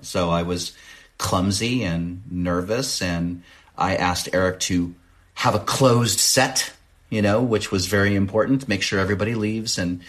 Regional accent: the South, United States; a chubby Greek kid, you know, growing up in the South playing Indiana Jones.

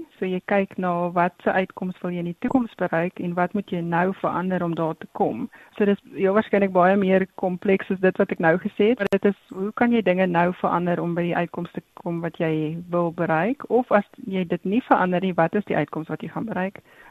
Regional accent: Sasolburg, Free State, South Africa; also born or lived in Ladybrand; So ek is gebore in Ladybrand in die Vrystaat en ek het ook groot geword in Sasolburg wat in die Vrystaat is.

